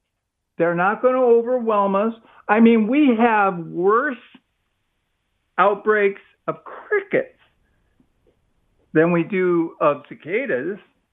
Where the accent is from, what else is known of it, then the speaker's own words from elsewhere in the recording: Midwest, United States; And I'm from the Midwest where we would get mayflies. We call them shadflies.